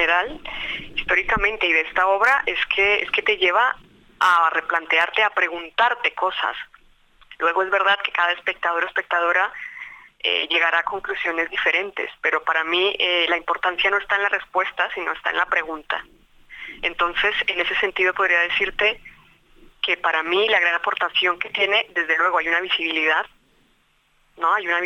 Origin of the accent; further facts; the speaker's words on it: Colombia; evidentemente soy colombiana, porque sé la realidad por la que está atravesando mi país